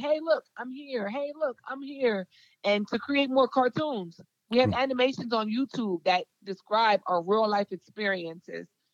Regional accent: Delaware, United States; So originally, I'm from Delaware.

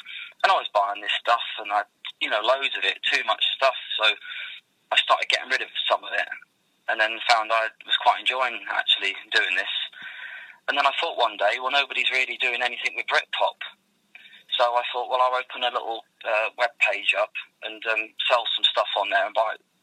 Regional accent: Norwich, East of England, United Kingdom; Norwich in Norfolk.

